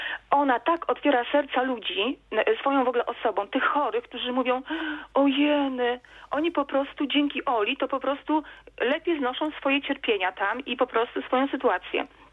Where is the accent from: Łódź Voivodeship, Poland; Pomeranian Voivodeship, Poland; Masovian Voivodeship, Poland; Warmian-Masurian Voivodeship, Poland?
Warmian-Masurian Voivodeship, Poland; Elbląg; a w ogóle pochodzę z Elbląga